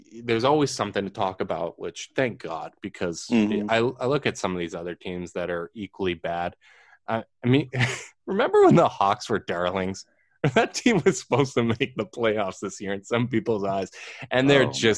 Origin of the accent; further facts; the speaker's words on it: Canada; I'm Canadian. It is what it is.